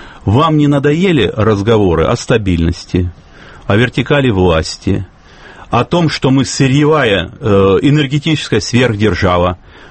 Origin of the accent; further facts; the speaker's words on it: Krasnoyarsk, Krasnoyarsk Krai, Russia; Новосибирск на самом деле, хотя я вот из Красноярска хочу сказать, что влияние новосибирского центра, оно двоякое, оно не чисто сибирское.